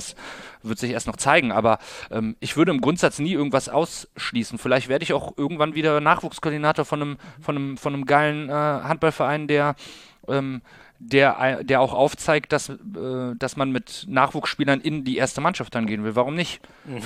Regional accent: North Rhine-Westphalia, Germany; die geografische Nähe zu meiner Heimat, dem Rheinland, dem Köln, dem Siebengebirge

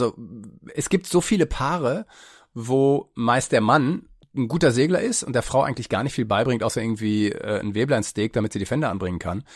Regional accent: Detmold, North Rhine-Westphalia, Germany; also born or lived in Kiel; Ja, ich in Detmold. Ich komme nämlich auch aus flachem Land, wo es keine Gewässer gibt und bin dann nach Kiel

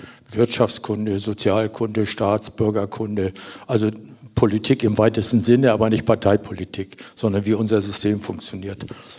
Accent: Schleswig-Holstein, Germany; now in Erfurt, Germany; ich komme aus Schleswig-Holstein seit 15 Jahren hier in Erfurt

